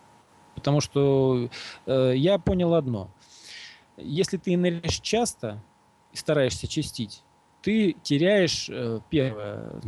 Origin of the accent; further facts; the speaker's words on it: Crimea, Ukraine; я вырос в Крыму. Я с детства знаю, как плавать в волнах